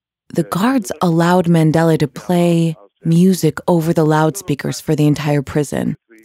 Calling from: New York, United States; I'm calling from New York.

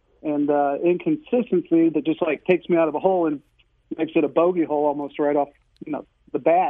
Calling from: Manchester, Missouri, United States; So I am in the West County, Manchester area.

